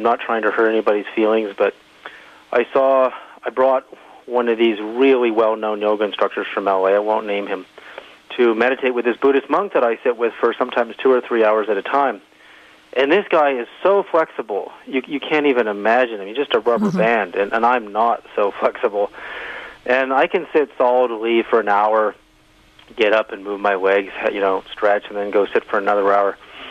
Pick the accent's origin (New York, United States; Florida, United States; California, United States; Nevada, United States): California, United States; Berkeley; also born or lived in Edmonton, Canada; I was born in Edmonton in 1961. My four brothers and my parents and I, we all moved to Berkeley, California in 1964. So I grew up in the Berkeley Bay Area during the 60s